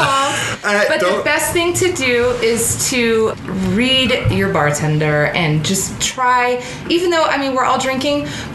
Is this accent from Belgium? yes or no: no; Denver, Colorado, United States; I'm from Denver, Colorado.